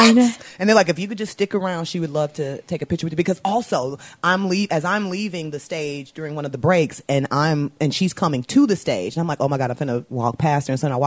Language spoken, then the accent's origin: English; Chicago, Illinois, United States; we're both from Chicago, and so I think I made that joke because I was telling her, because she went to a more prestigious school, and mine was in the hood